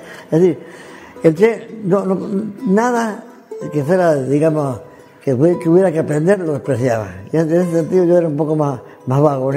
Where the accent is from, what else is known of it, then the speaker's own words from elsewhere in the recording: Hernando, Córdoba, Argentina; moved away as an adult; also born or lived in Venezuela / Cuba; Nací en Hernando el 8 de agosto de 1922. Yo tengo prácticamente tres patrias, ¿no? Argentina, donde nací, donde me formaron científica y éticamente.